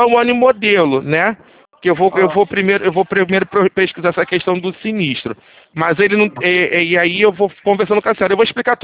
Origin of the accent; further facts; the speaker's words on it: Rio de Janeiro, Brazil; Sou aqui do Rio, sou aqui. Eu fico aqui em Jacarepaguá.